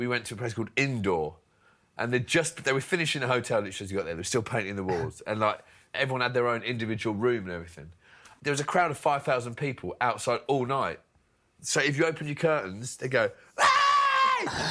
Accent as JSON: {"language": "English", "region": "England", "country": "United Kingdom", "said": "We are English, so you get a lot of people saying, what a joke."}